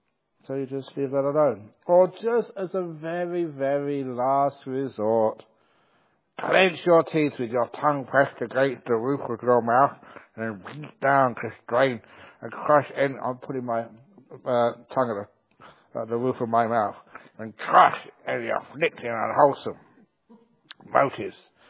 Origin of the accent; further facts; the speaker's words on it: England, United Kingdom; the winter times, which I grew up with in England.